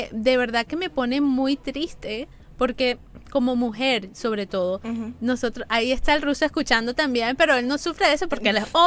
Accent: Colombia; yo soy colombiana.

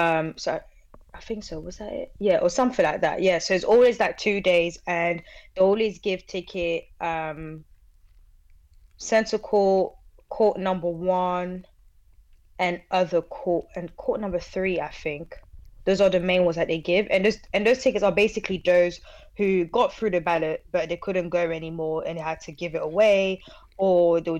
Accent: Senegal; because obviously growing up, because I grew up in Senegal as well, so I missed out a lot.

